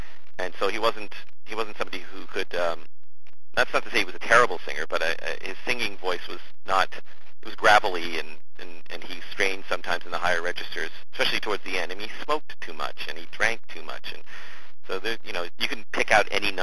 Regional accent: Toronto, Ontario, Canada; now in Vancouver, Canada; I'm from Toronto, I know exactly what he's talking about, and same reason I ended up in Vancouver, actually.

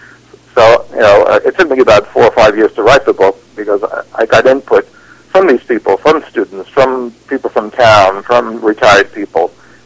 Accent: New York City, New York, United States; I grew up in New York City, and you know, I wanted to be a musician by the age 6.

